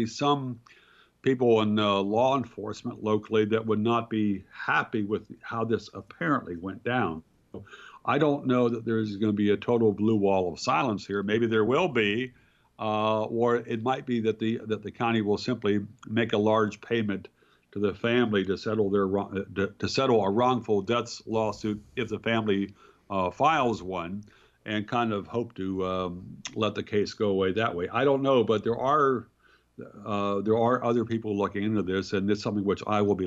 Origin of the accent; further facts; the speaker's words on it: Virginia, United States; That was my home state.